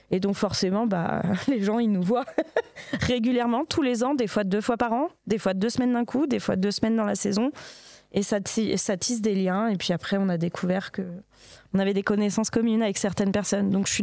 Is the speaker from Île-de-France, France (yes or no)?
yes; Nanterre, Île-de-France, France; Je viens de Nanterre.